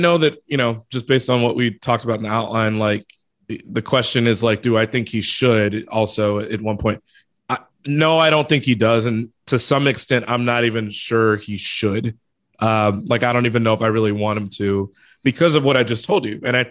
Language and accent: English; Chicago, Illinois, United States; just because I'm from Chicago and grew up watching them